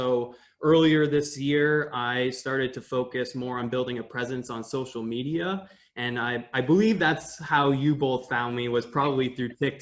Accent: Presque Isle, Maine, United States; moved away as an adult; also born or lived in New York City; now in Switzerland; I am currently living in Switzerland. I just moved here from New York City, but I grew up in Presque Isle, Maine in the US.

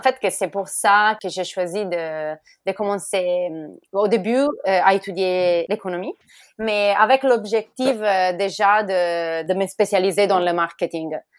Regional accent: Follonica, Tuscany, Italy; accent: Italian; French is a second language; je suis italienne, comme vous pouvez entendre par mon accent. Et je viens de Toscane. Et ma ville originelle s'appelle Follonica. C'est pas une grande ville, mais il est plein vraiment de touristes pendant l'été

